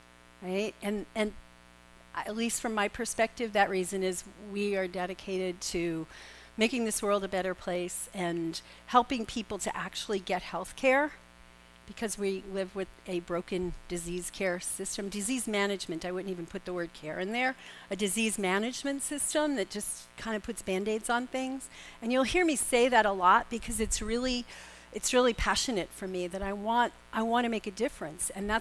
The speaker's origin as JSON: {"language": "English", "town": "New York City", "region": "New York", "country": "United States", "tie": "born or raised there", "said": "My goodness, New York City, woohoo. Where else? That's my hometown."}